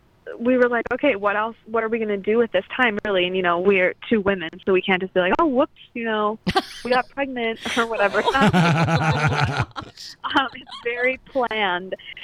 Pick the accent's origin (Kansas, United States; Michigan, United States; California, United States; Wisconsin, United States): Wisconsin, United States; Portage; I am in Portage, Wisconsin, my hometown.